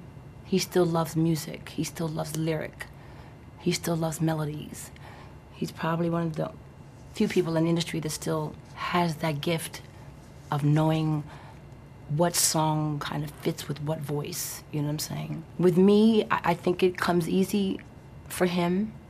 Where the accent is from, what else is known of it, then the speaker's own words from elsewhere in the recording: East Orange, New Jersey, United States; Eric Hudson, who did … he grew up in my hometown. I know his mother, I know his father for years. And I remember this kid as a baby in East Orange, New Jersey.